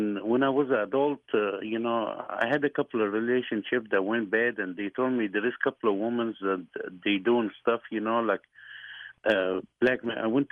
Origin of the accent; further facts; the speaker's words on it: Egypt; You see, I'm from Egypt, and back when I was a kid